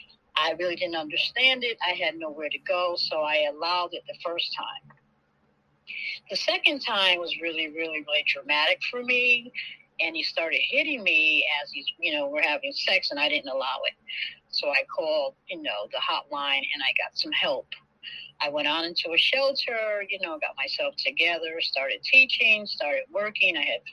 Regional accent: New Haven, Connecticut, United States; moved away; also born or lived in Atlanta; I'm from New Haven, and I left here and went to Atlanta in 1985 thinking I'd have a better life.

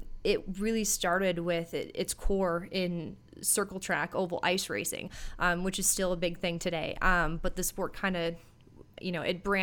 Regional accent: Minneapolis, Minnesota, United States; I grew up in the Twin Cities, Minneapolis, Minnesota area, and just always grew up being a fan, vaguely following, you know, NASCAR, but especially motocross, supercross.

